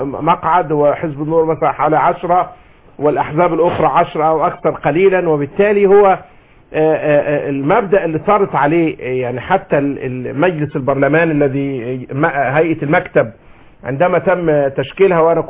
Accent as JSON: {"language": "Arabic", "country": "Egypt", "said": "كمصريين في الخارج"}